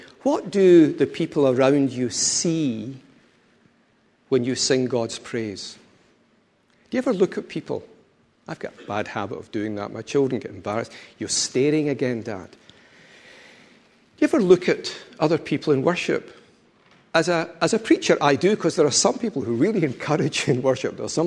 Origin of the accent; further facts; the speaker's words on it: Scotland, United Kingdom; we have the ability, we're very Scottish, so we don't do it very well, to turn round and look at one another.